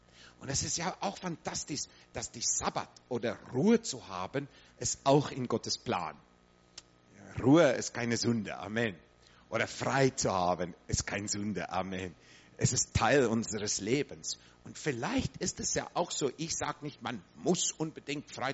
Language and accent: German; South Africa; born there; German is a second language; ich bin in Südafrika geboren. Mein Vater war dritte, vierte Generation Franzose. Und ich habe eine schottische Mutter. Meine Mutter kommt aus Schottland.